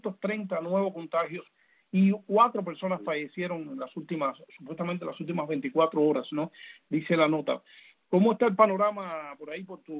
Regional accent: Cuba; moved away as an adult; yo salí de Cuba en balsa con 21 años

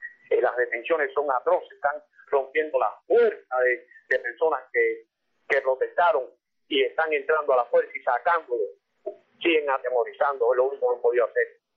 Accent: Cuba; Temí morirme sin ver mi pueblo en las calles siguiendo la libertad de Cuba.

